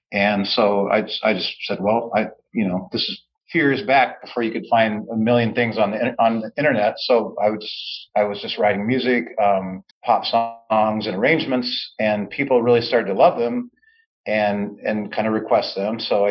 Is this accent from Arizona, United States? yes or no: no; Kansas, United States; I grew up in Kansas and started playing an orchestra